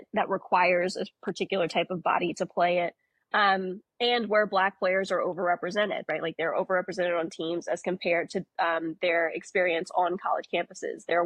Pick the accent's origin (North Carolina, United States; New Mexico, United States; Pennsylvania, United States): North Carolina, United States; Greensboro; living in North Carolina, growing up around Duke, UNC, State, Wake Forest. I grew up in Greensboro, so the ACC played there every year.